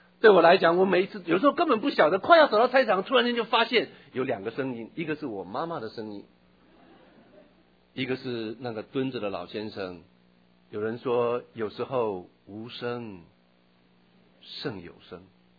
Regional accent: Taitung County, Taiwan; 我小时候在台东一个所谓的传统市场的菜市场的入口处

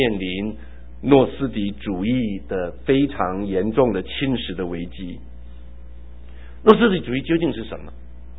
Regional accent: China; 有点像我们中国人所说的人上有人怎么样，天外有天。

